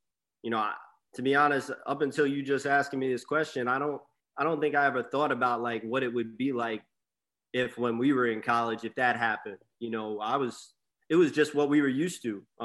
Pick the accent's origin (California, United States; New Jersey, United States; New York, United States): New York, United States; I'm from Long Island, New York